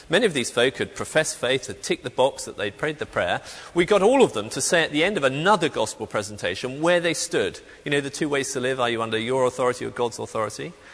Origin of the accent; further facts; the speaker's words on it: England, United Kingdom; I am from England. I have some very distant connections with Scotland, so I need to come clean there now. I've never lived or worked in Scotland